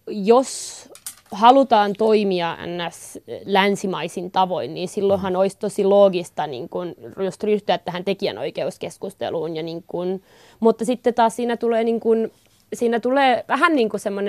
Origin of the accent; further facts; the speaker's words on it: Inari, Lapland, Finland; ja mä oon Inarista, niin mä käytän niin kun sitä niin kutsuttua Utsjoen pukua, että se on mun suvun puku